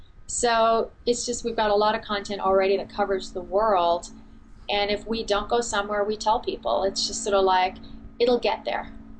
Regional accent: Australia; I'm Australian

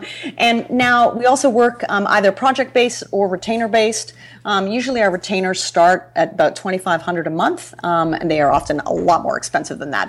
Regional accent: Canada; being Canadian and all

